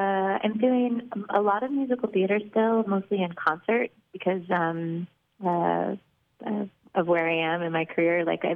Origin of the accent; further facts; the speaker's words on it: Missouri, United States; I grew up in Missouri, which made me laugh when Jen said that she hadn't heard